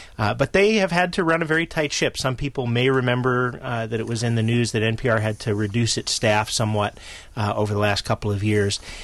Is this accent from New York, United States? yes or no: yes; New York, United States; because I grew up in New York and so have a lingering Mets fan part to me.